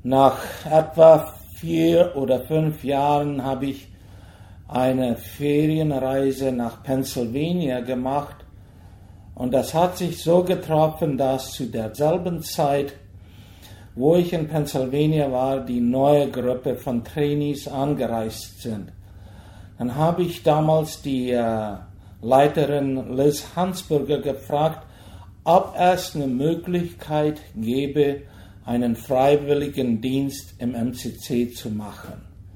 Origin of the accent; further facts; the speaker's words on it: Hochstadt, Boquerón, Paraguay; Ich komme ursprünglich aus Hochstadt oder aus Paratur Südmenno.